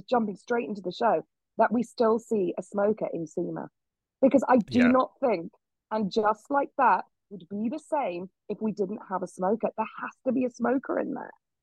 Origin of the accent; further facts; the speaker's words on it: United Kingdom; I am British, so I didn't wear braces.